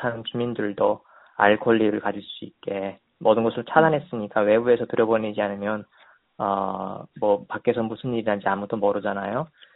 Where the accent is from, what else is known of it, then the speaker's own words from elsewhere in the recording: North Korea; now in United States; 미국의 사는 탈북민으로서 또 한미 동맹 관계에 대해서 관심을 가지고 지켜보고 있는데